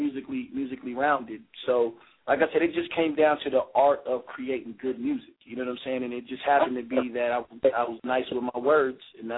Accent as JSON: {"language": "English", "town": "Phoenix", "region": "Arizona", "country": "United States", "tie": "born or raised there", "also_born_or_lived": "Pennsylvania", "said": "Yeah, I was born in Pennsylvania, but I was raised in Phoenix."}